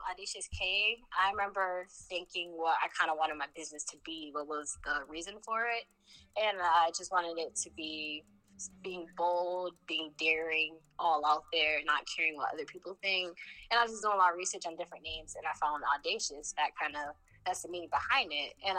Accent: Connecticut, United States; I'm from Connecticut.

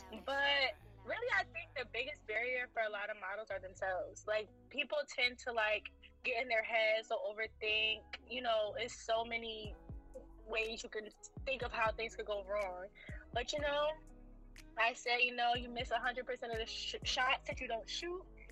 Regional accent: New Haven, Connecticut, United States; Thank you for having me again. I'm from New Haven, and I am a model.

